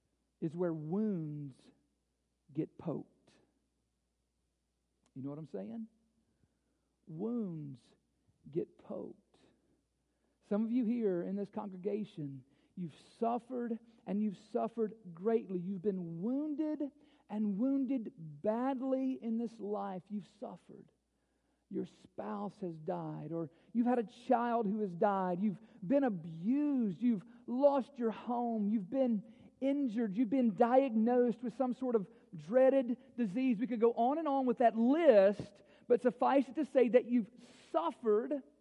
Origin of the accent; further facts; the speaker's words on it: Bowling Green, Kentucky, United States; I grew up in Bowling Green. I've been here, you know, most of my life